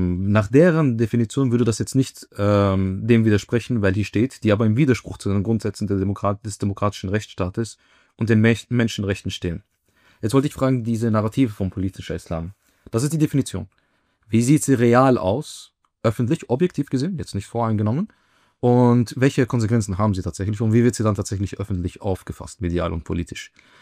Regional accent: Austria; ich möchte als Muslim öffentlich auftreten, aber auch gleichzeitig als Österreicher

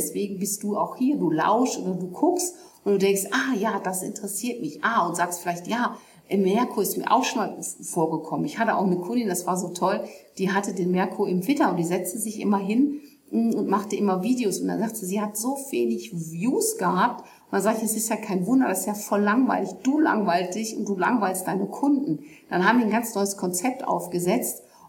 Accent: North Rhine-Westphalia, Germany; Ich komme aus dem Ruhrpott und da sagen wir gerne Tacheles.

